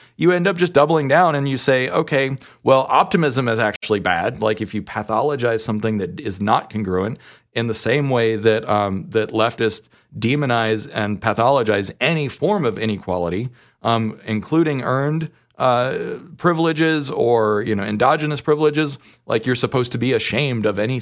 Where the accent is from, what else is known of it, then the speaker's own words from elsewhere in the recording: United States; I'm white, I'm a man, I'm an American, that's three right there.